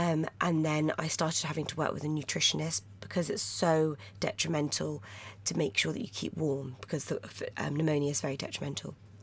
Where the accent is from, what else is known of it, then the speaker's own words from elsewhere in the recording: India; moved away; I'm originally from India, so I went out to India to come visit family